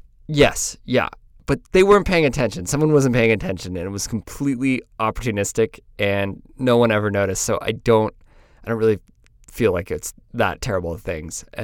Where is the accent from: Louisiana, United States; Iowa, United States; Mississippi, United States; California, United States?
Iowa, United States; Des Moines; And I was from Des Moines, Iowa, but I didn't actually know how to pronounce Des Moines.